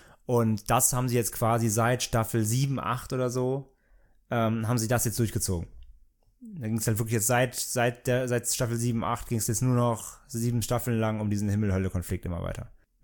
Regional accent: Bad Neuenahr, Rhineland-Palatinate, Germany; born there; Im Rheinland. In meiner Geburtsstadt, eine kleine Kurstadt, wo nur Menschen über 70 wohnen

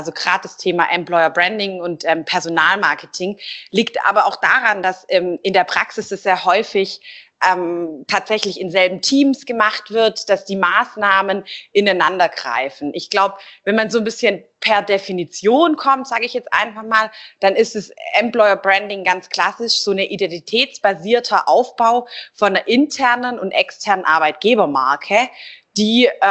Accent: Stuttgart, Baden-Württemberg, Germany; hier in meiner Heimatstadt in Stuttgart, wo das Auto ja auch zu Hause ist

